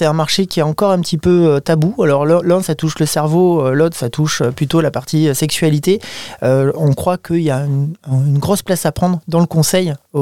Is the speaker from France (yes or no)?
yes; France; Chez nous, en France